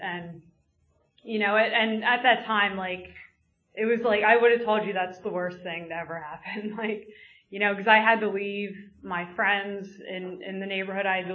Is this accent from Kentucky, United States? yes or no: no; Philadelphia, Pennsylvania, United States; I grew up in Northeast Philadelphia. I've actually never lived outside of Philadelphia